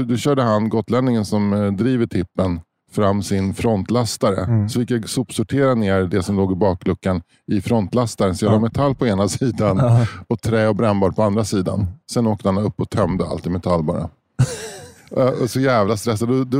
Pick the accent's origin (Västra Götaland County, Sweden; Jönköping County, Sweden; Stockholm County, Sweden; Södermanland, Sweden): Stockholm County, Sweden; Eller som vi stockholmare på landet säger, tippen.